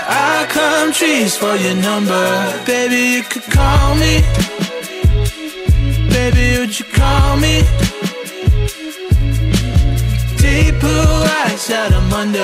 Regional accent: Melbourne, Victoria, Australia; from Melbourne, and we are this week's Triple J Unearthed feature artist.

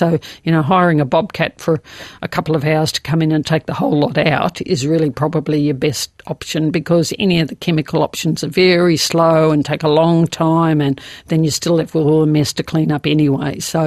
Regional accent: Melbourne, Victoria, Australia; I grew up in Melbourne, and they were one of my favourite plants.

